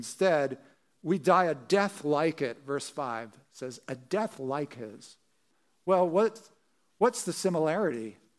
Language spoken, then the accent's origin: English; New Jersey, United States; as I said, growing up in Jersey, we'd go down to the shore, you know, go on these roller coasters.